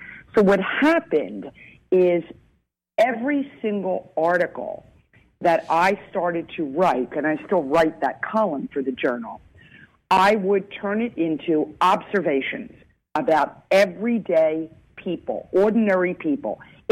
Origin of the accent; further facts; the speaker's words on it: Philadelphia, Pennsylvania, United States; I'm from Philadelphia. I'm coming back into 30th Street Station in Philadelphia.